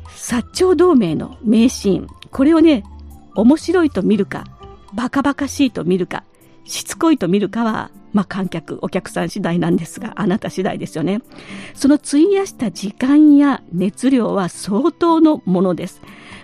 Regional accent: Kochi, Japan; 私も坂本龍馬って同じね高知出身なんですよね。

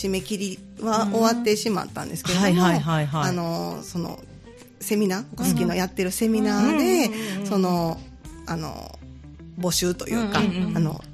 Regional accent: Osaka, Japan; now in Amagasaki, Japan; あの私もともと大阪出身なんですけど、尼崎に結婚を機に住むことになりまして、

